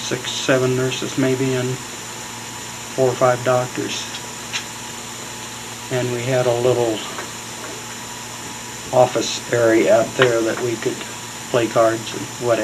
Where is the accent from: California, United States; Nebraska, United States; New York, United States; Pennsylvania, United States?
Nebraska, United States; Plattsmouth; But he knew that someone from Plattsmouth, Nebraska was there.